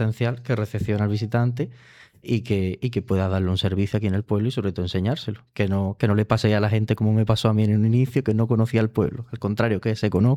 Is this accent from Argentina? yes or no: no; Andalusia, Spain; yo soy de allí, o sea, mi familia, yo soy de Almería, pero bueno, mi familia es de la Alpujarra, concretamente, de la Uja.